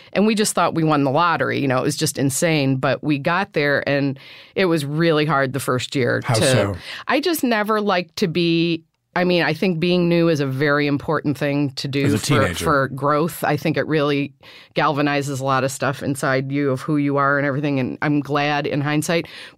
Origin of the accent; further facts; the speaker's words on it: Illinois, United States; moved away; I never thought I was growing up in Illinois in necessarily a cold sort of atmosphere. It was emotionally warm.